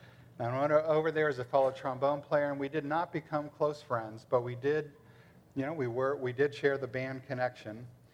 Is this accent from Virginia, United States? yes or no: yes; McLean, Virginia, United States; So going back, I was raised in McLean, Virginia. I'd like to say I grew up in McLean when McLean was normal.